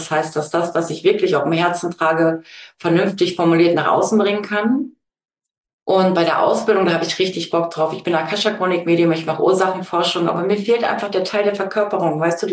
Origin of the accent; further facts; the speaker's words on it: Saxony, Germany; born there; NRW, Münster, also zwischen Münster, Steinfurt und Rheine wohne ich, aber ich bin tatsächlich geboren in Sachsen.